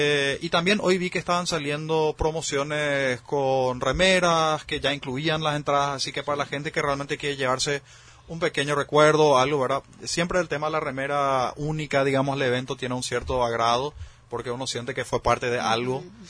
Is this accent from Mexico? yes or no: no; Filadelfia, Boquerón, Paraguay; personalmente yo vengo de Filadelfia, del Chaco, soy del interior.